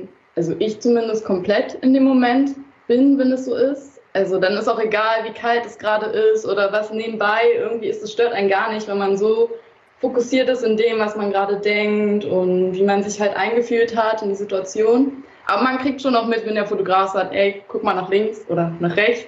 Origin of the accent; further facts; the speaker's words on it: Berlin, Germany; born there; aus Berlin, in Berlin geboren sogar.